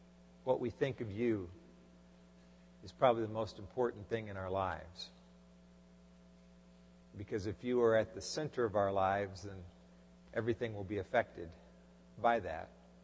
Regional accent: Dallas, Texas, United States; As many of you know, I grew up in Dallas, Texas.

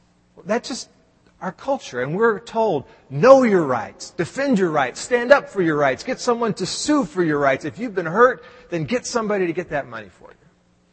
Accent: Dallas, Texas, United States; It goes back to when I was growing up in Dallas. All the 20-some-odd years that I lived in Dallas

